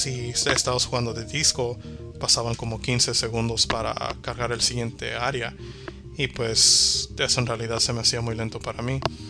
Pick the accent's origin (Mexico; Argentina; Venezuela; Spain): Mexico; Sí, soy mexicano y etcétera, bla, bla, bla.